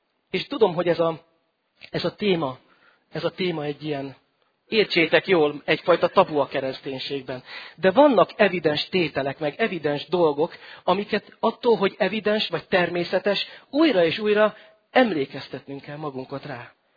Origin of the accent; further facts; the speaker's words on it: Great Hungarian Plain, Hungary; én az Alföldön nőttem fel